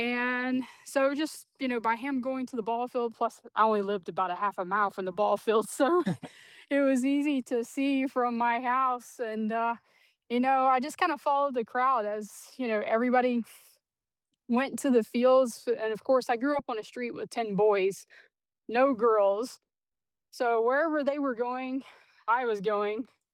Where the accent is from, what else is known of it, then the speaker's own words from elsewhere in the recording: Charleston, West Virginia, United States; Well, I grew up in Charleston, West Virginia.